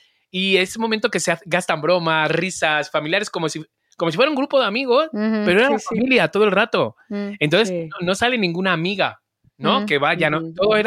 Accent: Mexico; yo sí me vería como buen mexicano

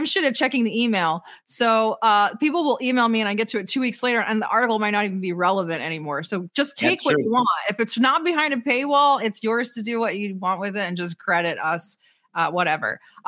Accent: Texas, United States; So I'm not going to say the R word, but as a Texan man, I'm on Russia's side.

